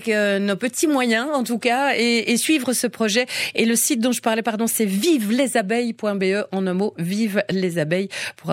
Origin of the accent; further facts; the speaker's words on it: Belgium; si certaines espèces ont disparu chez nous en Belgique